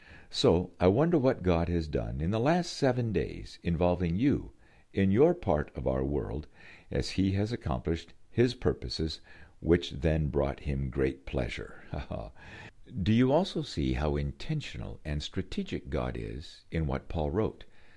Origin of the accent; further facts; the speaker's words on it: Haiti; also born or lived in Elkhorn, Wisconsin, United States; I was born in Elkhorn, Wisconsin, then taken to Haiti by my missionary parents when a very little boy in the early 1950s.